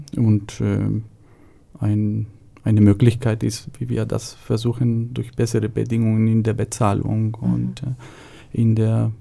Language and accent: German; Colombia; moved away as an adult; now in Germany; Ich komme aus Kolumbien ursprünglich. Bin ich 2002 nach Deutschland gekommen, um erneuerbare Energien zu studieren.